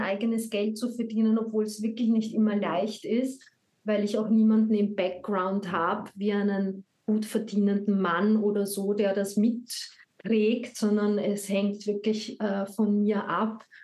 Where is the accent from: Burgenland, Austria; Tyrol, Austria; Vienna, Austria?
Vienna, Austria; also born or lived in Mexico; in einem Monat werde ich 45. Das heißt, da liegt schon ein bisschen ein Weg hinter mir. Ich bin in Wien geboren und habe dann hier bin ich aufgewachsen